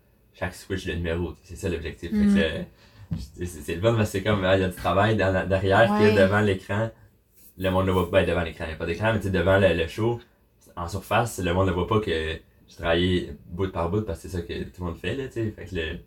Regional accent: Chambly, Quebec, Canada; Fait moi j'ai grandi à Chambly.

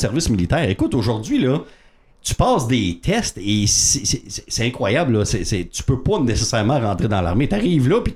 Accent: Quebec, Canada; On arrive et on dit qu'on est Québécois.

